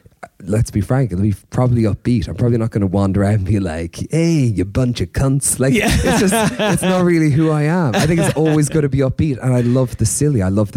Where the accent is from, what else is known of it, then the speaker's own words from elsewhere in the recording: Ireland; from Ireland.